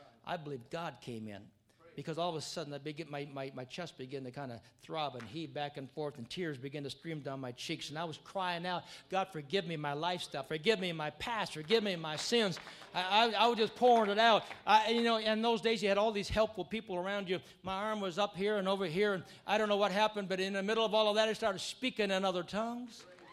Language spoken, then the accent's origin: English; Wisconsin, United States; I came from Wisconsin. And I don't remember in the little town that I was from there was any Pentecostal churches in town. I mean, I was raised Lutheran.